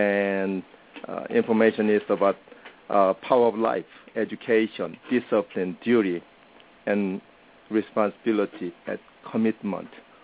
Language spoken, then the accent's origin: English; South Korea; English is a second language; now in United States; But anyway, I came from Korea.